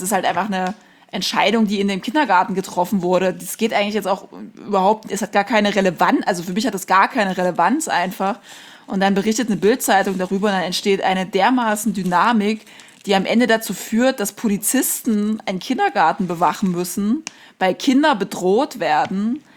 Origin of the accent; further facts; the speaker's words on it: East Germany, Germany; ich bin weiß, ich bin trotzdem privilegiert, aber ich komme halt aus Ostdeutschland